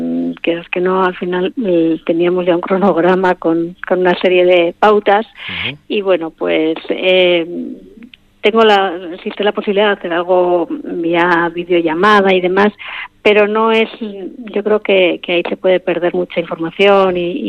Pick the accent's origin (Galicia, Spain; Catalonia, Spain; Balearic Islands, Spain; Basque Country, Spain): Basque Country, Spain; Okondo; yo lo conozco porque soy de aquí, de Oquendo